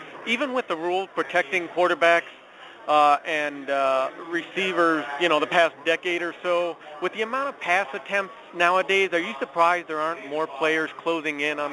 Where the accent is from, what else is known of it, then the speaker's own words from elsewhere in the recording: Pittsburgh, Pennsylvania, United States; Organizationally, I'm a Steeler fan. I'm from Pittsburgh. I'm always down on Cleveland.